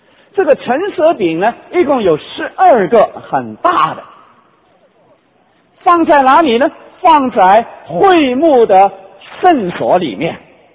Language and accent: Chinese; China; 我们中国人呢，对于吃是很讲究，到处地方都有 Chinatown， 也都有中国餐馆。